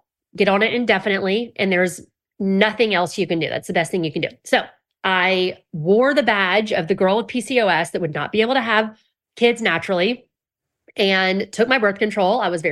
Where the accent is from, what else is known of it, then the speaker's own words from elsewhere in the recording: Houston, Texas, United States; I mean, I grew up here in Houston, Texas, where I am now.